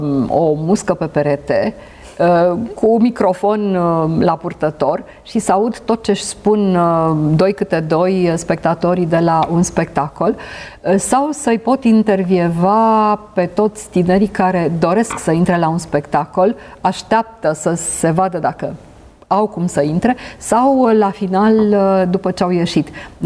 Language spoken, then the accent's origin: Romanian; Sibiu, Sibiu County, Romania; now in Bucharest, Romania; Eu sunt o sibiancă, cum să zic, cu valențe suplimentare. Deci pentru mine ca sibiancă e foarte important că e festivalul acolo.